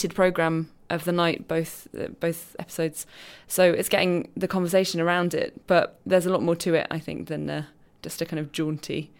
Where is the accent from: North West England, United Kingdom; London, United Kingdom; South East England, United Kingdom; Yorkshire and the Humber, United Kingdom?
Yorkshire and the Humber, United Kingdom; Scunthorpe; And also, I'm from Scunthorpe, so it was nice to see